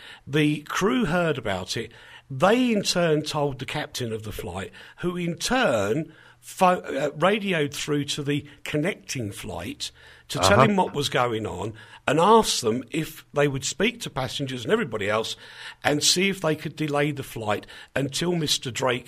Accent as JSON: {"language": "English", "region": "England", "country": "United Kingdom", "said": "In the other, I just cut and paste, can't read it, I'm English, can't speak Slovak."}